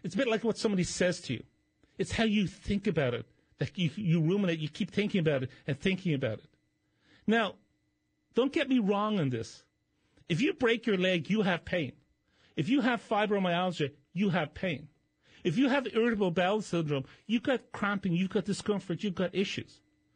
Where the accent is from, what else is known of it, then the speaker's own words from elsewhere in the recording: Ireland; I was born and raised in Ireland.